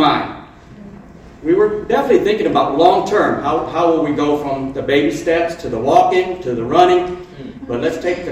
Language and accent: English; Memphis, Tennessee, United States; So I'm from Memphis, Tennessee